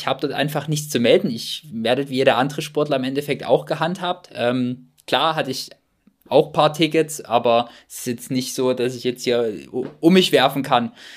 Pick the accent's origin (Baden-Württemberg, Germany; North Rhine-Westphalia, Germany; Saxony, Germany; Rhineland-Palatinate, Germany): Saxony, Germany; Dresden; Mir fehlt halt davon abgesehen auch einfach in Dresden nichts. Also das ist meine Geburtsstadt, meine Heimat, wo ich groß geworden bin